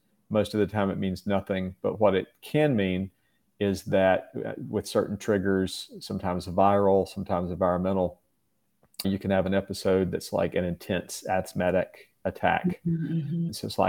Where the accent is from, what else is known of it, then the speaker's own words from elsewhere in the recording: North Carolina, United States; I grew up in Eastern North Carolina, rural Eastern North Carolina, where my family has been for probably at least about 300 years.